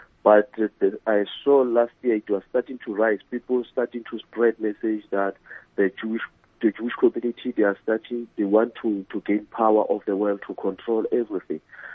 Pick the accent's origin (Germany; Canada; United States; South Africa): South Africa; As a South African, I grew up, but it was, I was not part of the apartheid government that time.